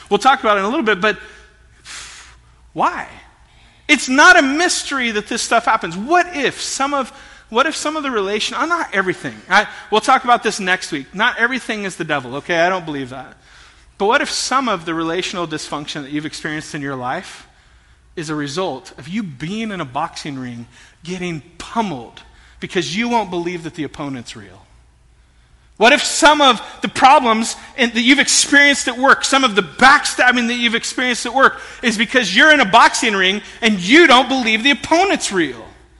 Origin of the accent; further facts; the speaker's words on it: United States; I'm an American